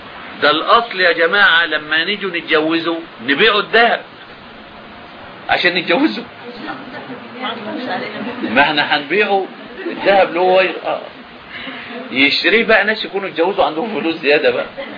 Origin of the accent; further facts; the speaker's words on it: Alexandria, Alexandria Governorate, Egypt; ده في بنات بيبقوا ماشيين عندنا في اسكندرية